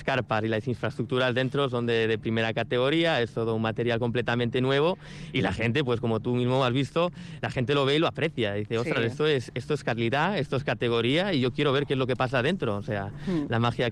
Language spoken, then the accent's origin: Spanish; Huesca, Aragon, Spain; born there; Yo nací en Huesca.